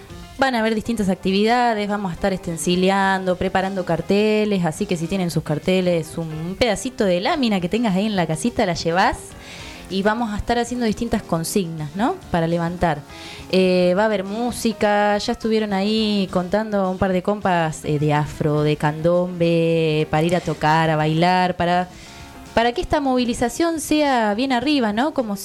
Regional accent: Mar del Plata, Buenos Aires Province, Argentina; born there; uno piensa en Mar del Plata y dice, sí, mi lugar donde yo nací puede terminar así.

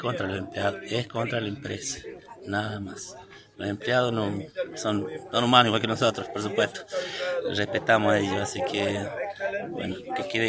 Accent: San Blas de los Sauces, La Rioja, Argentina; yo nací, crecí acá y no puedo ver así a mi pueblo, San Blas de los Sauces

